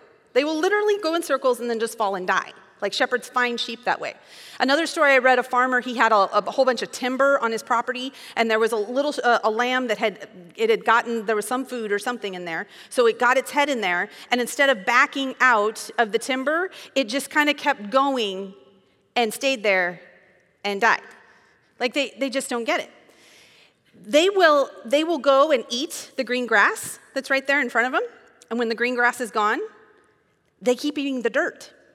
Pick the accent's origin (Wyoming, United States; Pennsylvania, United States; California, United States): Wyoming, United States; I'm from Wyoming. It was a big old ranch where we had sheep and cattle and horses and all that kind of stuff.